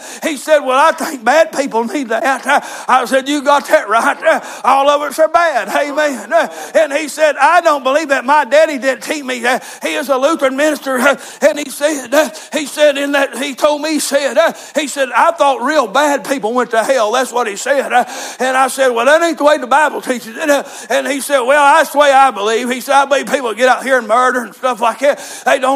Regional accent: the South, United States; I said, praise God. I am a Southerner.

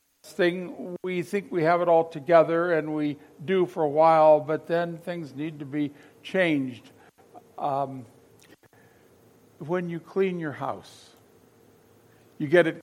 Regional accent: Pennsylvania, United States; I grew up in Erie County, Pennsylvania. So I lived 3 or 4 miles from Lake Erie.

